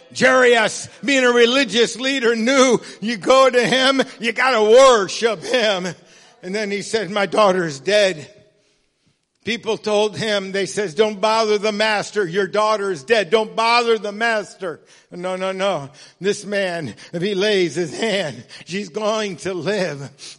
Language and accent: English; New York, United States; I'm a New Yorker. I like pizza.